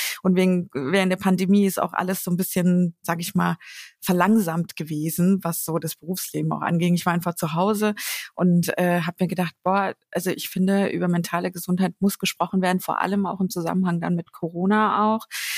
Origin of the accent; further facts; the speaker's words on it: Kirchhain, Hesse, Germany; bin eigentlich in meiner Heimat, da wo ich halt aufgewachsen bin. Mhm. In der Nähe von Marburg, in Kirchhain tatsächlich.